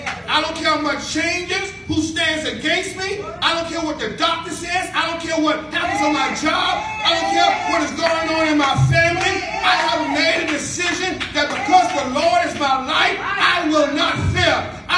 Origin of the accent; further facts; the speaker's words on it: Bahamas; Let me make this plain for you. I'm from Bahamas. Old school.